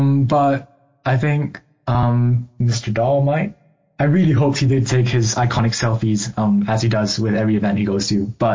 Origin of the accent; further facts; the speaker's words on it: Bangkok, Thailand; Bangkok, back in Thailand